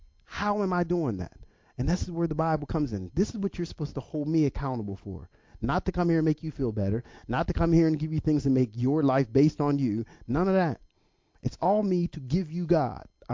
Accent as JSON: {"language": "English", "town": "Pittsburgh", "region": "Pennsylvania", "country": "United States", "also_born_or_lived": "Philadelphia", "said": "I told you I'm from Pittsburgh, and when I came and I lived in Philly for a while, so I stopped calling soda pop. In Pittsburgh, we call it pop."}